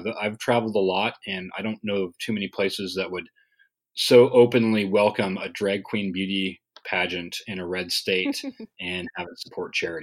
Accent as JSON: {"language": "English", "region": "Montana", "country": "United States", "tie": "born or raised there", "said": "I grew up in Montana, and so I'm a big outdoor guy."}